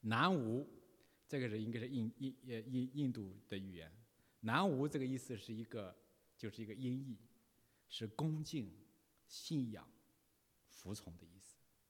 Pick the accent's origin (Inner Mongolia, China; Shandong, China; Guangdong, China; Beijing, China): Shandong, China; 像我们山东人的话，哎我的娘啊，就这，你怎么熟悉怎么来。